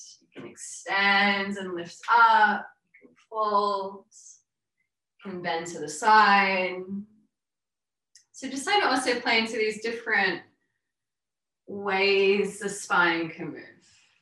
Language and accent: English; Sydney, New South Wales, Australia; I'm from Sydney, Australia.